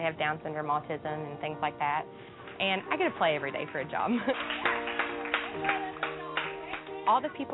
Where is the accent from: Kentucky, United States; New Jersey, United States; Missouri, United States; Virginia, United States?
Kentucky, United States; Winchester; I'm from Winchester, Kentucky.